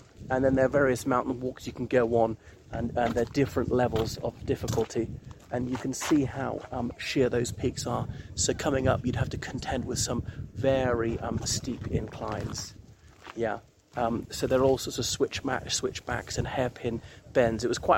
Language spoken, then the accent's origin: English; Ireland; from Ireland, but I'm not in Ireland. I'm in Madeira, this Portuguese island in the North Atlantic.